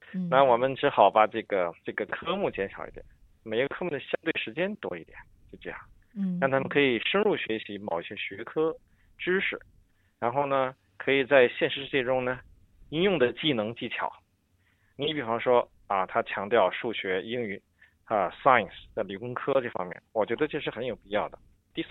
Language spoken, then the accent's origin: Chinese; Hong Kong; 我是一个来自香港的教授